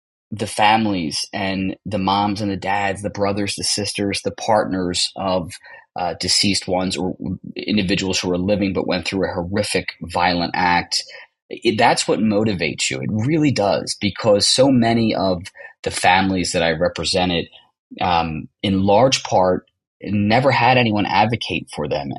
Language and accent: English; Philadelphia, Pennsylvania, United States; I grew up in the Philadelphia area. From a very large Italian Catholic family.